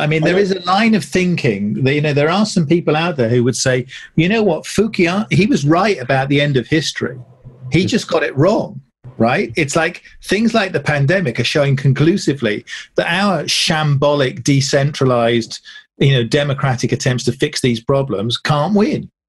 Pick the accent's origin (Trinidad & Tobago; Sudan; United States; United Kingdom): United Kingdom; because I'm British